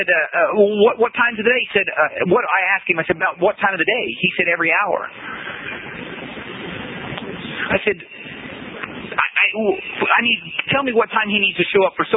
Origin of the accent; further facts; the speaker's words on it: Winchester, Indiana, United States; I grew up in Winchester, Indiana.